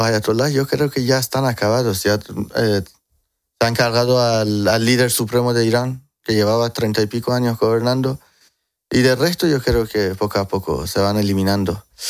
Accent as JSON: {"language": "Spanish", "country": "Spain", "tie": "born or raised there", "said": "ya estoy bastante acostumbrado. Creciendo aquí desde niño en España"}